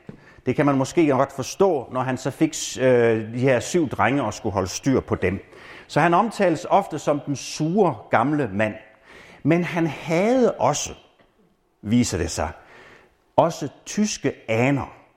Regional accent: Hjortkær, Region of Southern Denmark, Denmark; Og de kom så fra nabosognen til Hjortkær, hvor jeg kommer fra

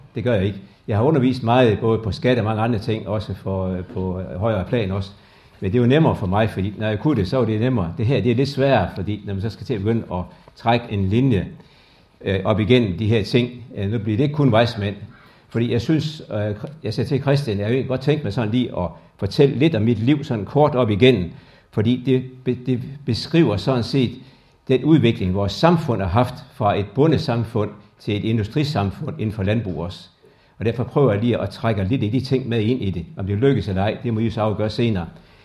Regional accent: Vejrum, Central Denmark Region, Denmark; born there; Jeg er født i Vejrum, og dem, der ved det, så ligger det mellem Holstebro og Struer. Jeg er født på en lille gård, det hedder Gasserholm her.

